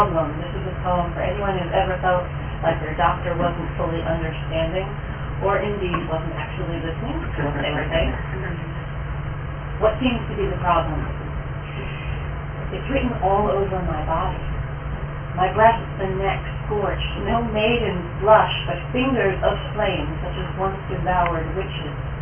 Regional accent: United States; now in Ireland; It was kind of about being an American in Ireland

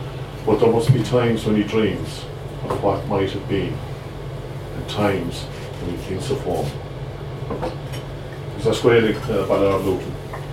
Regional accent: Limerick, Munster, Ireland; I'm from Limerick, so it's my first time down in Cork.

